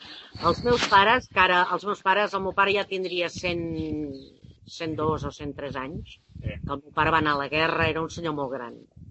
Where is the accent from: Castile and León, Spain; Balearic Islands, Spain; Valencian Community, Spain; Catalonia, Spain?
Catalonia, Spain; Barcelona; born there; now in Sant Cugat, Spain; Jo vaig néixer a Barcelona, Vull dir, és d'allò que passa, ets de Sant Cugat? Sí. Però hi ha gent que et diu, no, però nascut a on? No, a Barcelona.